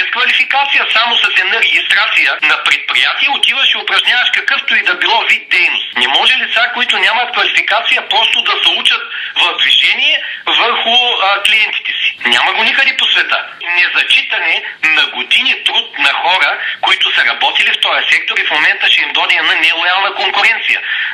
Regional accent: Gabrovo, Gabrovo Province, Bulgaria; ни говорят до нас като габровци

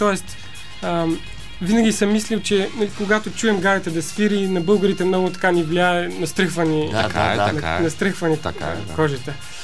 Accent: Plovdiv, Plovdiv Province, Bulgaria; also born or lived in Gabrovo; now in Sofia, Bulgaria; Родом съм от Габрово, израсен съм в Пловдив и на гайда почнах да свири тук в София

